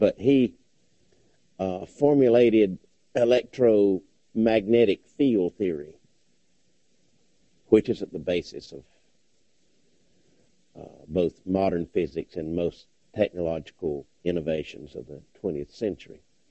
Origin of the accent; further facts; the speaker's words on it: United States; Laboratories, as they call them. I'm American, I call it laboratory.